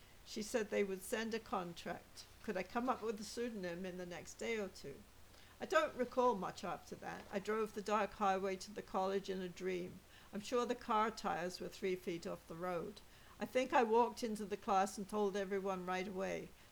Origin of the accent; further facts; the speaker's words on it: England, United Kingdom; born there; I was born in England at the end of World War II.